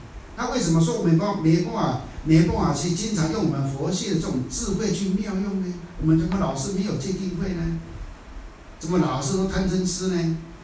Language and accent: Chinese; Kenting, Pingtung County, Taiwan; 来自台湾呢，啊，台湾什么地方？哦，台湾最南部垦丁公园仁村呢